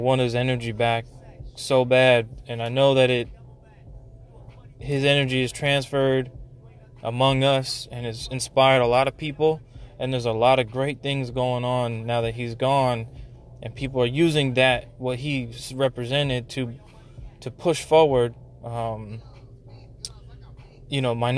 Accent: Louisiana, United States; I took a road trip to New Orleans, which is my homage. That's my I'm from Louisiana.

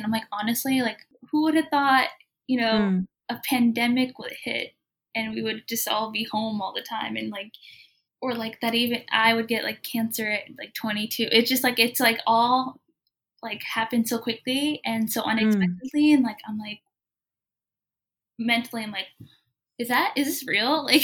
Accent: Pennsylvania, United States; also born or lived in Jersey City; Yeah, so I grew up in Pennsylvania in like a small town. And so it was like predominantly white. I was born in Jersey City. That's where my parents lived when they came over here. I spent most of my life in Pennsylvania.

